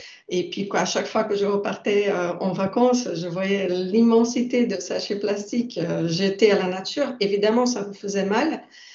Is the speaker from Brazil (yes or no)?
yes; Brazil; French is a second language; Ma culture, je suis brésilienne, donc je viens d'un pays nouveau